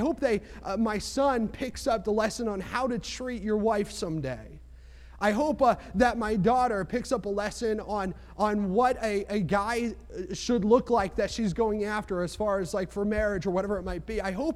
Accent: New Jersey, United States; Well, I'm from New Jersey

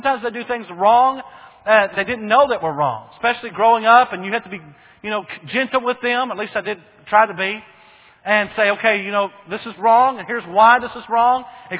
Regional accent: Bowie, Texas, United States; But I was born and raised in Bowie, Texas, a huge city north of here, metropolis.

